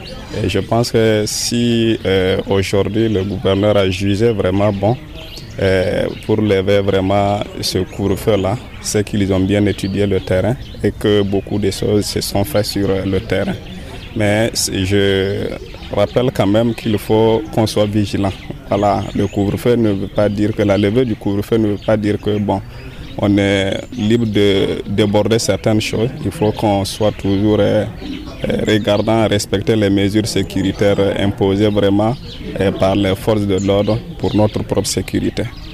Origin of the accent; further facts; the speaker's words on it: Kantchari, Est, Burkina Faso; je viens de Kanchari.